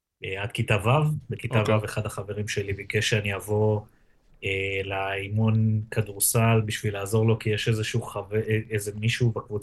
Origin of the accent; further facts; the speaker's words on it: Eilat, Southern District, Israel; born there; אני בן 31, נולדתי באילת, להורים גרושים, לפרט ואלברט.